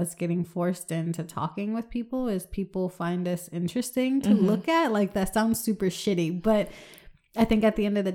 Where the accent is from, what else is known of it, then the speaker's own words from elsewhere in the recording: United States; and I don't know if it's just because we're American and we're both women of color